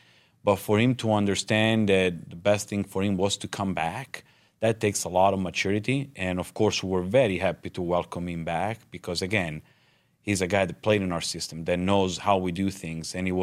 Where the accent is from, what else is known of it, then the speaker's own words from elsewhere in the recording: Italy; also born or lived in New York, United States; now in Nebraska, United States; coming born and raised in Italy, moved to New York, and it's all new for me